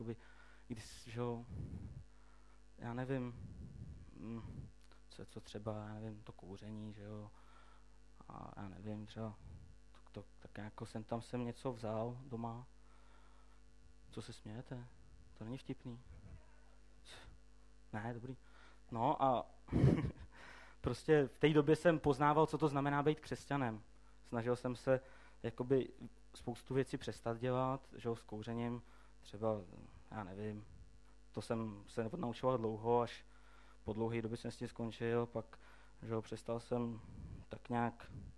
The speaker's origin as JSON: {"language": "Czech", "town": "Plzeň", "region": "Plzeň Region", "country": "Czechia", "said": "Já nevím, prostě šel jsem, chodil jsem tam u nás v Plzni do církve"}